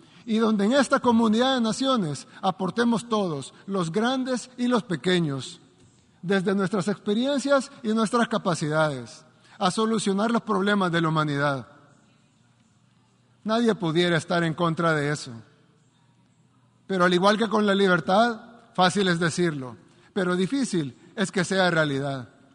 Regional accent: El Salvador; tal vez no solo resonarán en mi país, El Salvador, sino también en otros pueblos del mundo

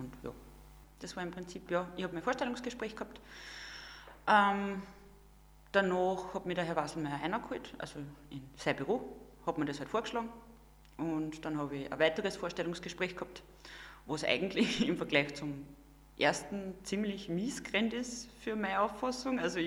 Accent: Windischgarsten, Upper Austria, Austria; now in Kirchdorf, Austria; bin 25 Jahre alt und bin eigentlich von Windischgasten und wohne aktuell in Kirchdorf.

